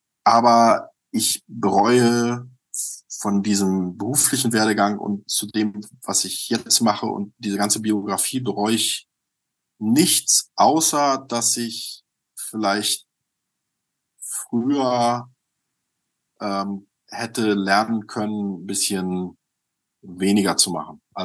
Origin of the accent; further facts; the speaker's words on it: Hamburg, Germany; Also groß geworden bin ich in Hamburg City tatsächlich, Stadtkind.